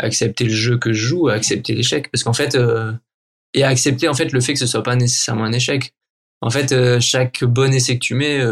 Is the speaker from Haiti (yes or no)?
no; Provence-Alpes-Côte d'Azur, France; vu que je venais du sud de la France